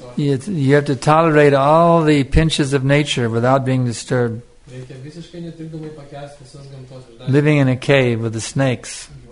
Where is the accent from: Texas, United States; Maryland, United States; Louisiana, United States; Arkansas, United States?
Texas, United States; but I'm from Texas, and we have to have air conditioning to make it through the summer down there.